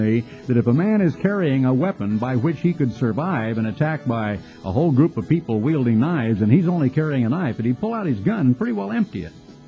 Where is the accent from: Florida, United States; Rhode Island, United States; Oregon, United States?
Oregon, United States; I'm a red-blooded American. I was born in Oregon. I grew up in Oregon during World War II